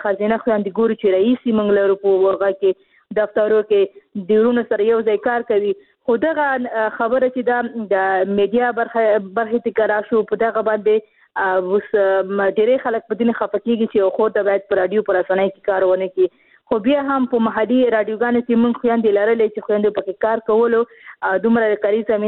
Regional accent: Khost, Afghanistan; زه خپل د خوست یم

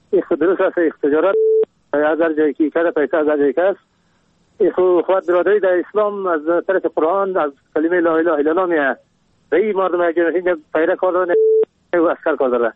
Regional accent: Kabul, Afghanistan; از کابل هستم.

